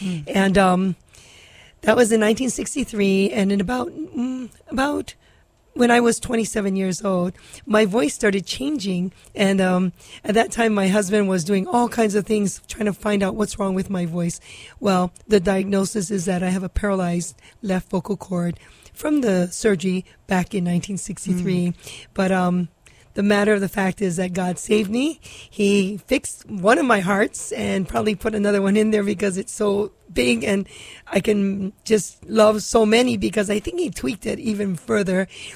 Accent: Maili, Hawaii, United States; I'm a local Tita girl, and I'm from Maile and very proud of being from Maile. And back then it was Maile and it wasn't Maile. So I was born and raised in Maile in 1959. And in 1963, around that time, we did move

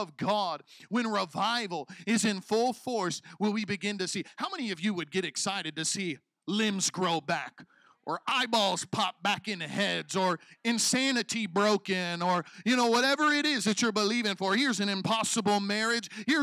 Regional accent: Illinois, United States; growing up in Southern Illinois, I don't know if they did this anywhere here in these islands.

